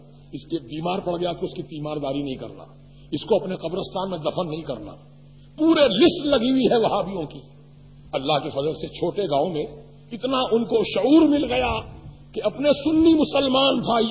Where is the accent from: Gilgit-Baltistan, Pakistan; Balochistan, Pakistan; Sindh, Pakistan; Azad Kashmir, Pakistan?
Sindh, Pakistan; Hyderabad; بتائیے ہمارے حیدرآباد میں، میں بچپن میں جب چھوٹا سا تھا، 5-7 سال عمر تھی میری